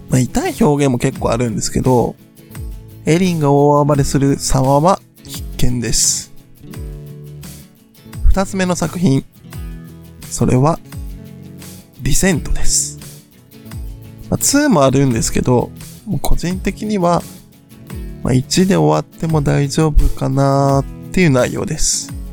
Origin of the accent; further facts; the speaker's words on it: Nara, Japan; 言うて僕も出身は奈良なので